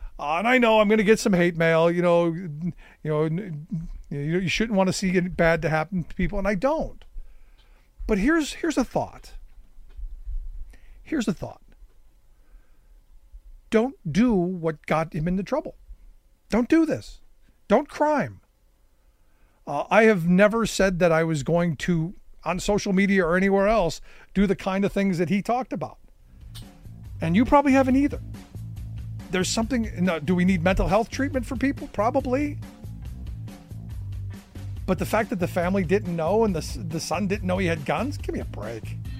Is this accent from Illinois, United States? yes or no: no; Cleveland, Ohio, United States; Yeah, no, look, I grew up in Cleveland, Ohio, still in my heart.